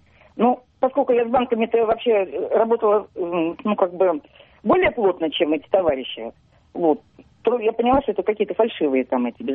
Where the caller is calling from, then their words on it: Saint Petersburg, Russia; я из Петербурга звоню.